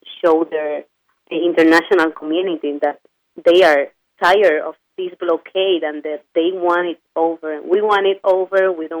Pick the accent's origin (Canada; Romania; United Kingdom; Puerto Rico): Puerto Rico; And also being Puerto Rican is part of a struggle too.